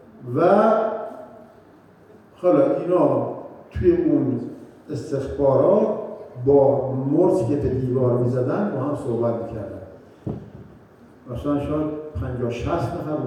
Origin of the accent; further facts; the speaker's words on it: Iran; ما ایرانی هستیم، ما قوم آریایی هستیم